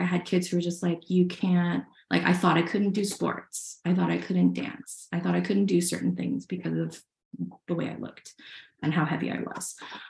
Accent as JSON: {"language": "English", "region": "Texas", "country": "United States", "tie": "born or raised there", "said": "I was born and raised in Texas. My parents are immigrants from Hong Kong."}